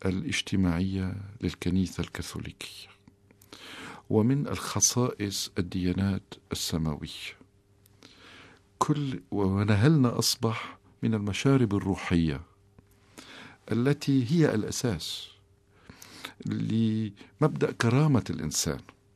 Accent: Lebanon

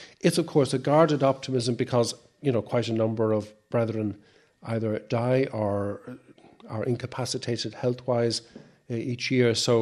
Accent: Ireland; So there's a great educational bonus for us as Irish Dominicans in having a place like this where you can send your men

